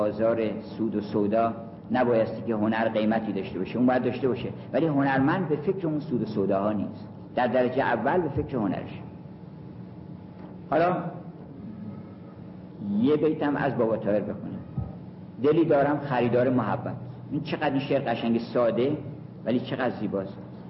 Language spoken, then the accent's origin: Persian; Iran; من ایرانیم، هر ایرانی باید یک کاری بکنه که بگن چقدر ایرانی ها خوبن